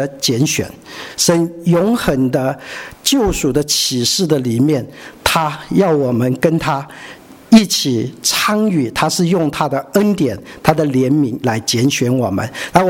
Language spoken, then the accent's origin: Chinese; Northern Myanmar, Myanmar; 我其实我们从小就在缅北长大